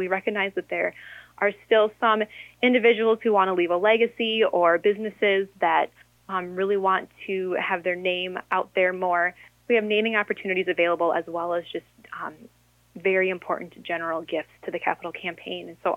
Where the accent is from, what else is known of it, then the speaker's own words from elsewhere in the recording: Harmony, Minnesota, United States; a distillery from my hometown of Harmony. So Harmony Spirits will be here.